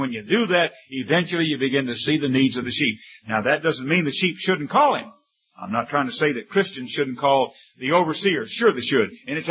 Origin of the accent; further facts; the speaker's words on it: Fort Worth, Texas, United States; We had a rendering plant right by the stockyards there where I grew up in Fort Worth.